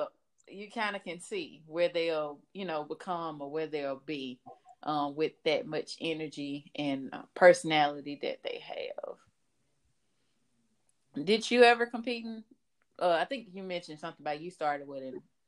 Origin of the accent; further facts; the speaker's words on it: the South, United States; because we're both from the South.